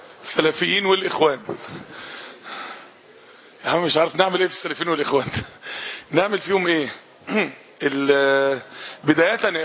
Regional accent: Cairo, Cairo Governorate, Egypt; لا، انا قاهري من مصر.

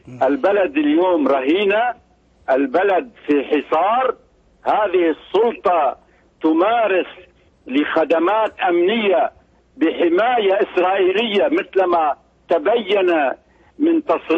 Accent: Syria; now in Paris, France; من باريس.

